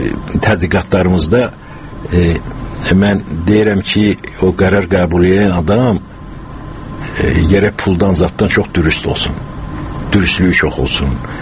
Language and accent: Azerbaijani; Karabakh, Azerbaijan; O Qarabağ təbii ki, mənim yaralı yerimdə, ona görə deyirəm ki, mən doğulduğum komadı, ondan sonra mənim böyüdüyüm yerdir.